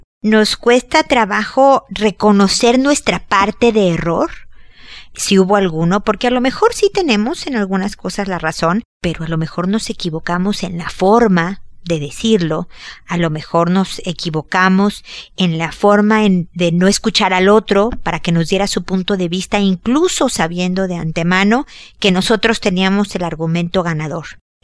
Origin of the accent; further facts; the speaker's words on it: Mexico; soy mexicana y sentí el del 85